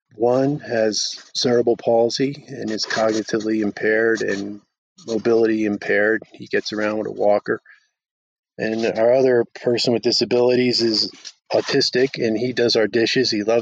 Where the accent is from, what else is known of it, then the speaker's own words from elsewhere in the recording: New Jersey, United States; You know, my mother's from Italy. I grew up in New Jersey, just outside of Manhattan. Pizza was in my life from the day I was born